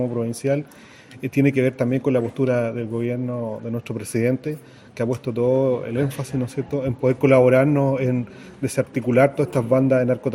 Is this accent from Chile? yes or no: yes; Chile; Somos chilenos que hemos elegido vivir en este pedacito de tierra que llamamos hogar